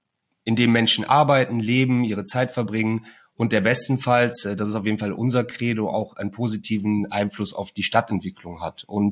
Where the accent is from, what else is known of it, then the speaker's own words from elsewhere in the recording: Cologne, North Rhine-Westphalia, Germany; born there; ich bin ja gebürtiger Kölner. Ja. Ich wohne auch noch in Köln